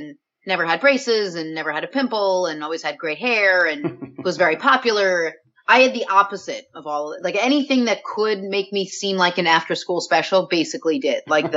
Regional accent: Port-au-Prince, Ouest, Haiti; also born or lived in Kingston, Jamaica; I was born in Kingston, Jamaica, and then my brother and I, we were raised in Port-au-Prince, Haiti.

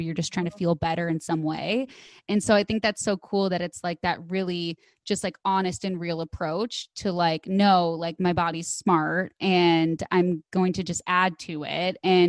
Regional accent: Midwest, United States; I grew up in the Midwest eating whatever every other teenager was eating.

